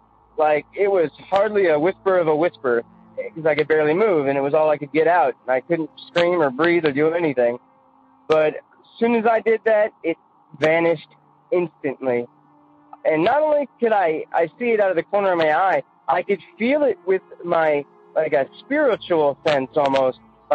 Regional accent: Portland, Oregon, United States; I'm from Portland, Oregon.

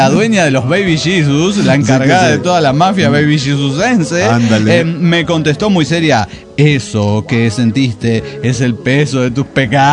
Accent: Tuxtla Gutiérrez, Chiapas, Mexico; En el barrio, ajá, en el que crecí aquí en Tuxtla

